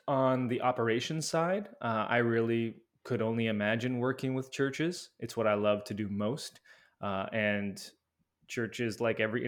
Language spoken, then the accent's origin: English; Canada; Yeah, so I'm Canadian, grew up in a really small Baptist church